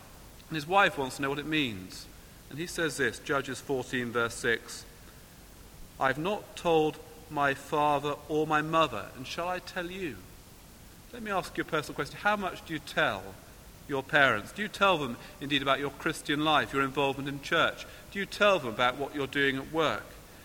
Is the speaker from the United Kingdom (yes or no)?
yes; United Kingdom; being British as I am